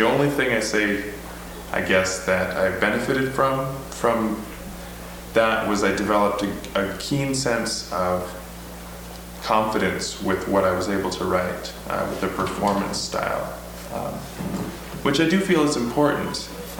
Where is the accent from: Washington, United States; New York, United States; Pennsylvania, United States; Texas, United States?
Washington, United States; I grew up in Western Washington on a little almost farm